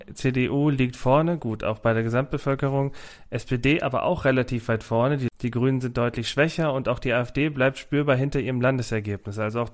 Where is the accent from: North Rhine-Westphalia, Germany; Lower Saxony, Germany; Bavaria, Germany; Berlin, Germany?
North Rhine-Westphalia, Germany; In Westerkappeln, das ist eine Gemeinde in der Nähe meiner Heimat